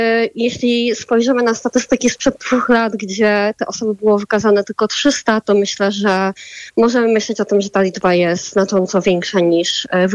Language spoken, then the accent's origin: Polish; Warsaw, Masovian Voivodeship, Poland; Warszawa, ona jest mi najbliższa, to jest moje rodzinne miasto.